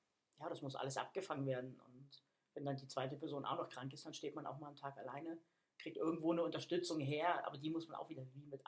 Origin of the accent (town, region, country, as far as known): Berlin, Germany; born there; also born or lived in Bavaria; now in Hamburg, Germany